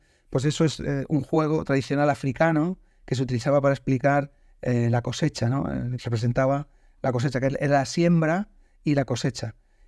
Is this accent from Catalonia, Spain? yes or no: no; Basque Country, Spain; yo nací en País Vasco, y allí recuerdo que en muchos sitios de recreo pues estaba la rana